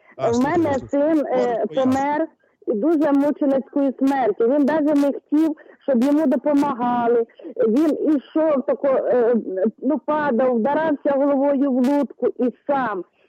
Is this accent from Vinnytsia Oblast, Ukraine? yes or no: yes; Vinnytsia, Vinnytsia Oblast, Ukraine; я з Вінниці